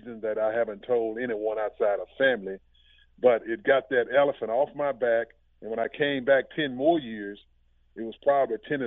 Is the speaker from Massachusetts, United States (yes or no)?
no; Tennessee, United States; Like I said, I grew up in Tennessee on a farm.